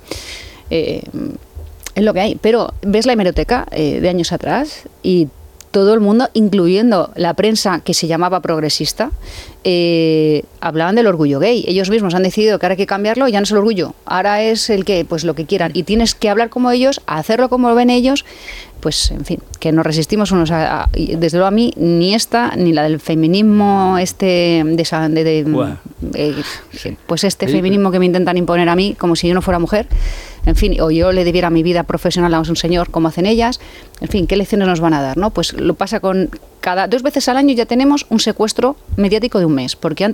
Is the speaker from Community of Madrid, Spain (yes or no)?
yes; Community of Madrid, Spain; este ambiente plural que nos enriquece como madrileños.